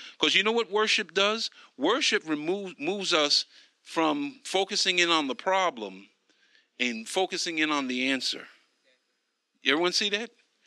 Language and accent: English; Bronx, New York, United States; see, I grew up in the Bronx, and people steal all the time.